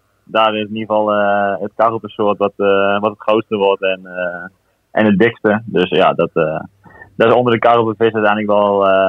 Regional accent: Ulft, Gelderland, Netherlands; Dat is in mijn woonplaats gevangen, waar ik vandaan kom in Ulf.

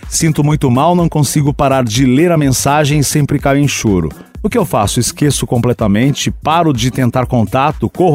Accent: São Luís, Maranhão, Brazil; tenho 22 anos, sou de São Luís do Maranhão.

